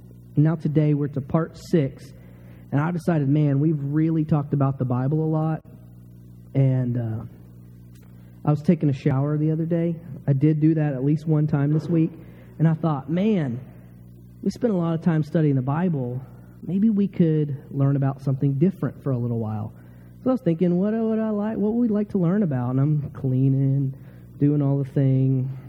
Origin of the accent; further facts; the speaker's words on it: Texas, United States; moved away; I'm from Texas. All this snow and stuff is really starting to get me.